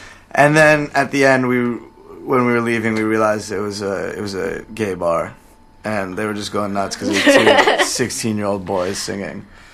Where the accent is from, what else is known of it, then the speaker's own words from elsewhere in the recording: New York, United States; And I'm from New York. As you can see, pure fashion right